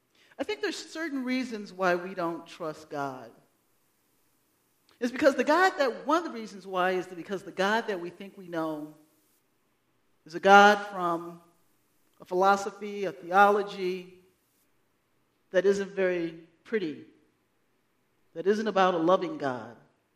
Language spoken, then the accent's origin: English; Kansas, United States; You know, I came from Kansas. I wasn't born and raised there. I was there enough to say I'm from the show me state.